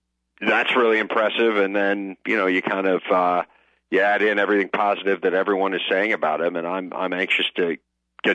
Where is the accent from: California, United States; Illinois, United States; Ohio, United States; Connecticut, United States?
Illinois, United States; I grew up in Illinois, and the Illinois State Tournament for basketball still is a pretty big deal